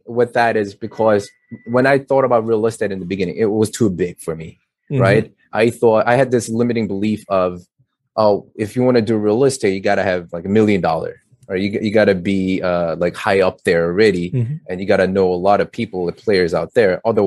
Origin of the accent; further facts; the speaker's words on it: New York, United States; Of, oh, okay, I'm from New York, and this is like mainly crazy expensive market.